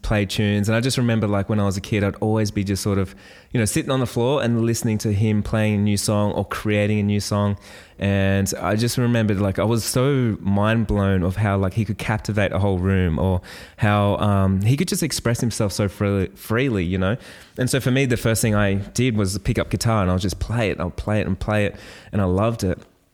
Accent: Australia; I'm actually an Australian wedding photographer.

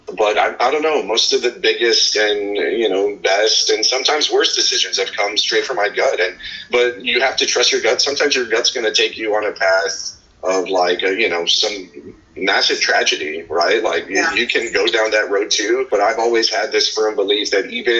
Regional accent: Texas, United States; growing up in South Texas, being around Mexican culture, Mexican-American culture here in the state of Texas

